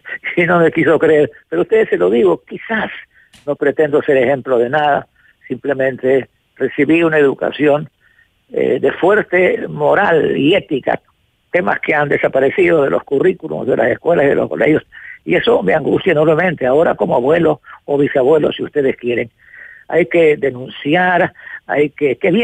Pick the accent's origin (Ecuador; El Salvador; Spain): Ecuador; realmente nos llama a una profunda reflexión como ecuatorianos.